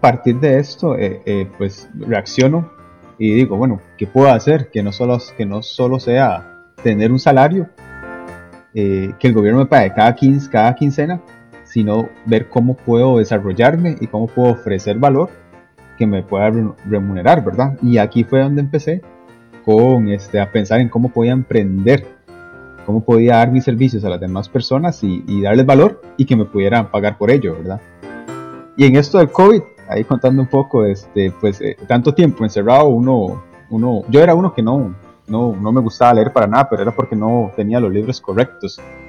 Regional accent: Limón, Costa Rica; yo soy costarricense, en la provincia de Limón. Ya tengo 34 años. Y bueno, mi familia es de clase media

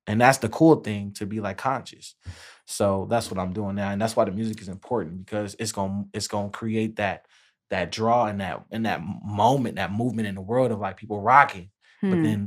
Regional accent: Compton, California, United States; And I'm from Compton. Like, just the brand of Compton alone already speaks volumes

